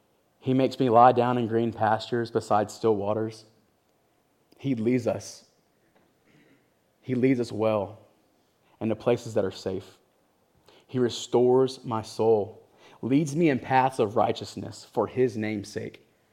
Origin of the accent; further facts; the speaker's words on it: United States; we come from Cherokee County, and man, the drug problem there is real, and it's bad.